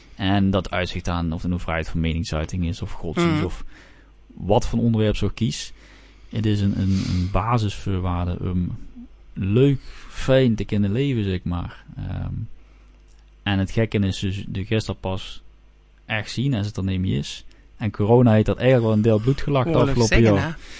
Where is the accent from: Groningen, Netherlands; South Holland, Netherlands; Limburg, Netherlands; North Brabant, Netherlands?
Limburg, Netherlands; ik ben geboren en getogen in Limburg. Ik ben nog verhuisd binnen Nederland.